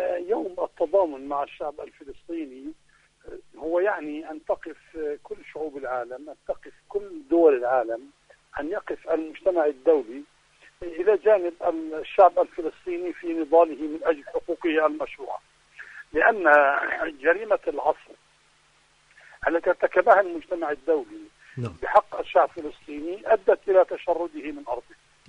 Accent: Palestine; وبالتالي المطلوب أن نرتقي بأدائنا كفلسطينيين

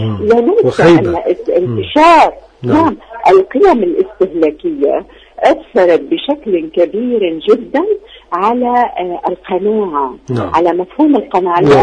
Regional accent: Lebanon; فوجئت وأنا الآسيا من لبنان الآن يعاني ما يعانيه من حصار ومن غلاء فاحش جدا جدا جدا

